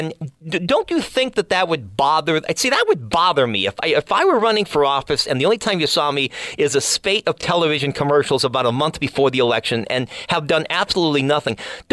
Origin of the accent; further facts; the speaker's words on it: Old Forge, Pennsylvania, United States; at the one of the campaign headquarters for Lackawanna County in Old Forge, my hometown